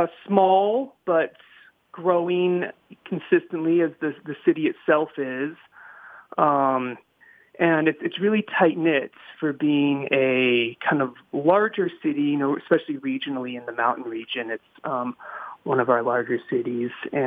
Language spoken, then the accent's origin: English; Basalt, Colorado, United States; My parents still live in the house I grew up at in Basalt